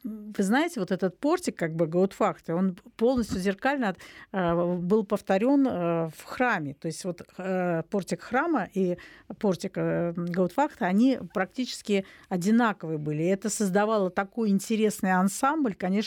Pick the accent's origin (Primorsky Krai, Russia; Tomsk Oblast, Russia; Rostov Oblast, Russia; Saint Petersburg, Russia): Saint Petersburg, Russia; как истинные петербуржцы